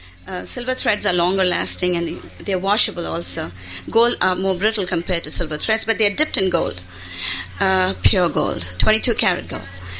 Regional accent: Chennai, Tamil Nadu, India; born there; In Tamil Nadu, in Madras, which is presently called Tamil Nadu.

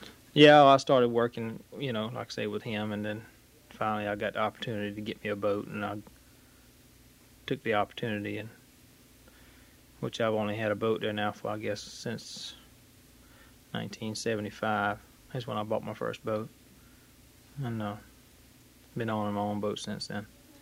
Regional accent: Fernandina Beach, Florida, United States; born there; I was born in Fernandina Beach, January 12, 1949.

